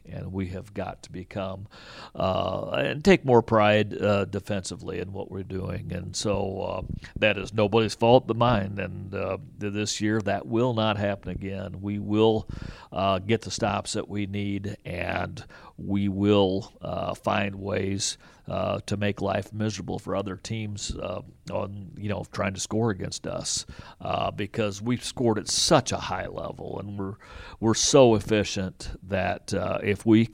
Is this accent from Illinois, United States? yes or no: yes; Charleston, Illinois, United States; now in Warrensburg, United States; I grew up in Charleston, Illinois, where Eastern Illinois University is at, and it's such a similar size town and school as Warrensburg. And so I loved growing up in a college town, and I love living in a college town.